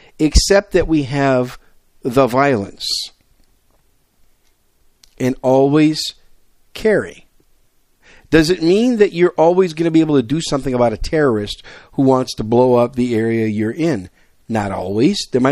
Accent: Wisconsin, United States; most of you know my home state's Wisconsin. I'm a cheesehead.

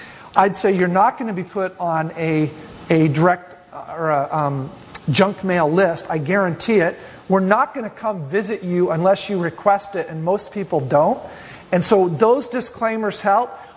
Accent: California, United States; I was from Southern California. Northern California is like another state.

